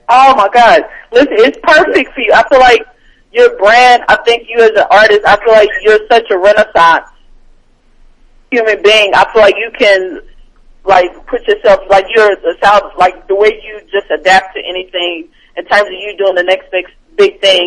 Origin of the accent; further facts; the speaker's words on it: Oklahoma, United States; Oh, that's got to be a Midwest thing, because I'm from Oklahoma, so we say it just like that.